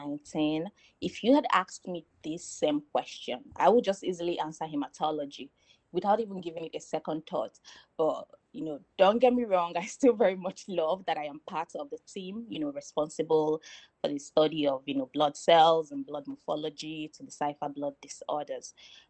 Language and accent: English; Nigeria; I am from Nigeria in West Africa, where I obtained a bachelor's in medical lab science.